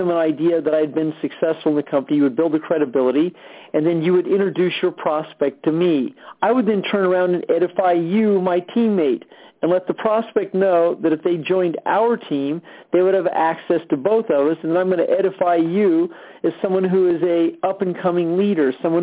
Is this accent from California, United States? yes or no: yes; Stockton, California, United States; I'm from Stockton, California.